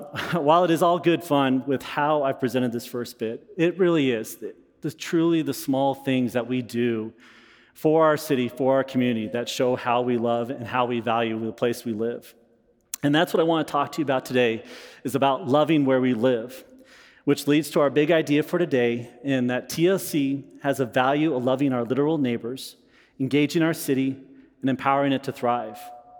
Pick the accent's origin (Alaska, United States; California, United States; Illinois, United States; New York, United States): California, United States; moved away as an adult; Now, I'm not a native of Colorado. I'm initially from Southern California, but there are two things that qualify me, I think, to be in good graces of natives or to be an honorary native. First, I moved out here about 18 years ago